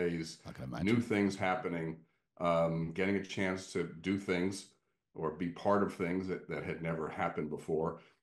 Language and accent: English; New York, United States; I grew up in New York. I was not part of a engineering family.